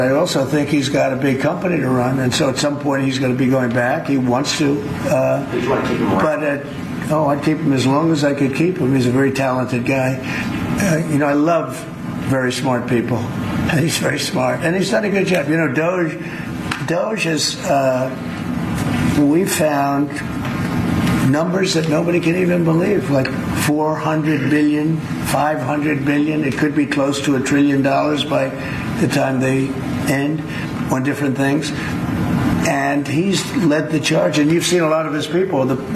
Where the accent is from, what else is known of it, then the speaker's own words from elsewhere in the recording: New York, United States; I would say Madison Square Garden because I grew up in New York and the garden is great.